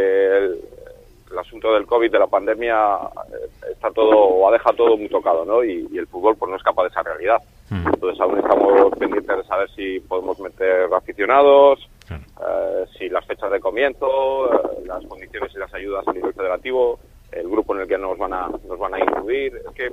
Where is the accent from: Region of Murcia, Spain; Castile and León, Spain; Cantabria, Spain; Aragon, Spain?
Cantabria, Spain; moved away as an adult; Hace 11 años que salí de Cantabria con la maleta por ahí a entrenar